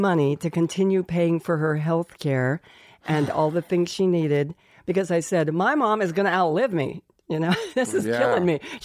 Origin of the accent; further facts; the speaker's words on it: Colorado Springs, Colorado, United States; I'm going to have a memorial, excuse me, where we grew up in Colorado Springs, Colorado